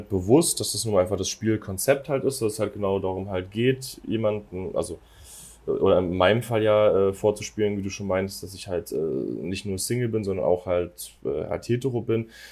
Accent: Falkensee, Brandenburg, Germany; moved away as an adult; now in Munich, Germany; ich bin jetzt mittlerweile 28. Ich komme ursprünglich aus Berlin, beziehungsweise Randbezirk Berlin aus Falkensee. Ist ein kleines Jahr schon fast Dörfchen, würde ich sagen. Bin letztes Jahr hierher gezogen nach München, wo ich jetzt auch schon seit anderthalb Jahren lebe.

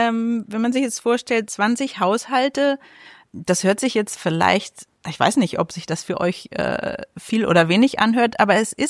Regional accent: Berlin, Germany; moved away as an adult; Und die Gesellschaft, aus der ich komme, jetzt aus Berlin

